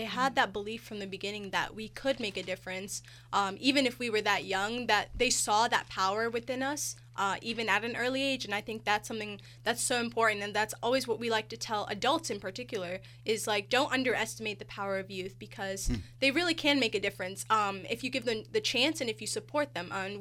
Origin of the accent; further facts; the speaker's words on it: Ashburn, Virginia, United States; We're from Northern Virginia, around Ashburn, Virginia.